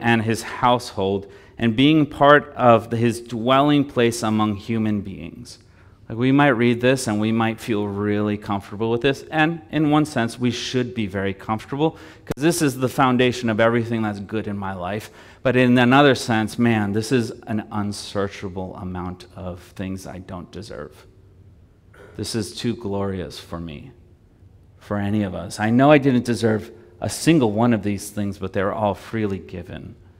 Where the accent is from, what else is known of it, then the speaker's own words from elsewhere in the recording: Brazil; I'm from Brazil.